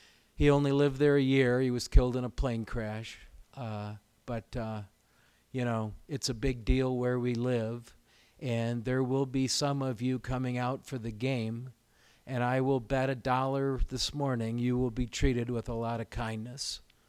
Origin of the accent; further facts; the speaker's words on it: South Bend, Indiana, United States; I'm from South Bend, Indiana, a big small town, a working man's town